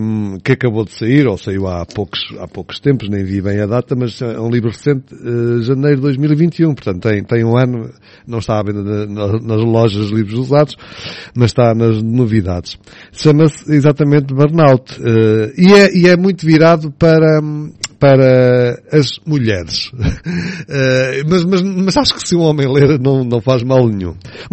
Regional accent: Estarreja, Aveiro, Portugal; eu cresci em Estarreja

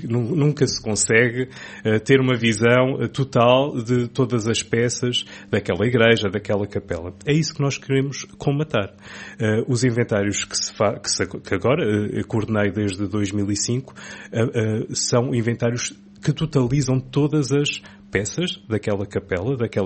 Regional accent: Ílhavo, Aveiro, Portugal; de dizermos que somos de Ilhavo, da terra do bacalhau.

